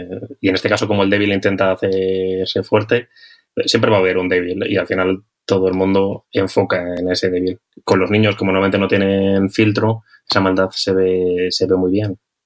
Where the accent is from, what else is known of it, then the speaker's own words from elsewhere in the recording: Ávila, Castile and León, Spain; Yo soy de Ávila y Ávila no deja de ser un pueblo grande también.